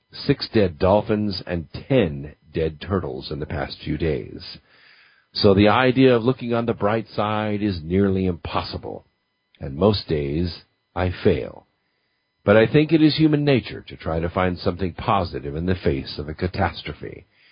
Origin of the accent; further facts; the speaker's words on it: Huntington Beach, California, United States; I grew up in Huntington Beach.